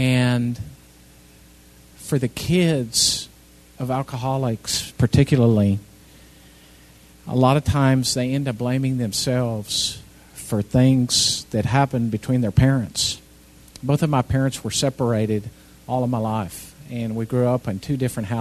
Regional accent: Texas, United States; I grew up in South Texas.

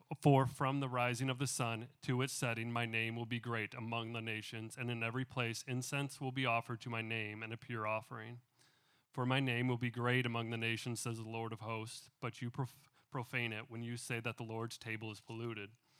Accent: Michigan, United States; now in Texas, United States; I am new to town, new to the state. I came from Michigan, came down here to Texas

